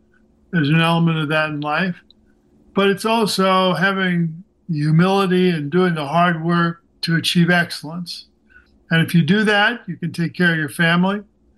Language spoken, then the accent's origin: English; Missouri, United States; I mean, you know, I grew up in Missouri. I represented New Jersey.